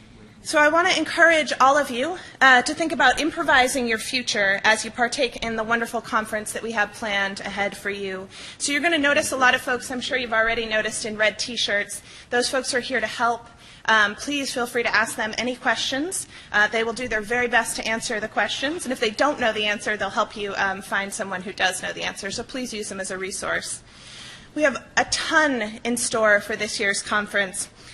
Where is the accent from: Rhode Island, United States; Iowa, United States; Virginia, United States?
Rhode Island, United States; I grew up here in Rhode Island, and so I always hold a special place in my heart for Rhode Island.